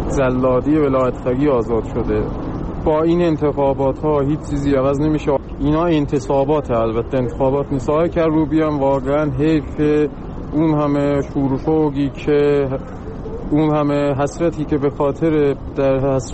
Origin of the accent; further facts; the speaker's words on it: East Azerbaijan, Iran; من به عنوان یه ترک اهل استان آذربایجان شرقی، یه زبون 22 ساله